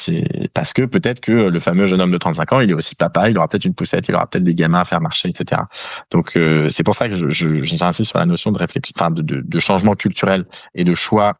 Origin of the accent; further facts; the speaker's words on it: Paris, Île-de-France, France; quand vous prenez le métro à Paris, moi je suis parisien